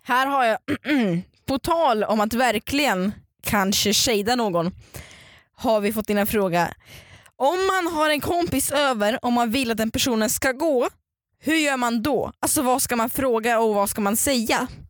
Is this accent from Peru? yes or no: no; Russia; Det är bara för att jag är ryss.